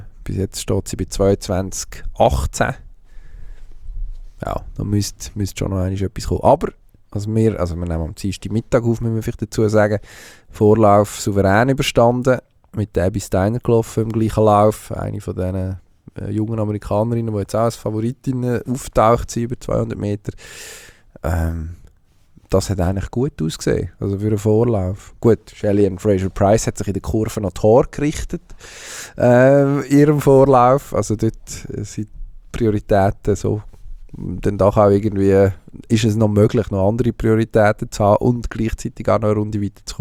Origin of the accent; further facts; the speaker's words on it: Switzerland; das wissen wir ja als Schweizer auch gut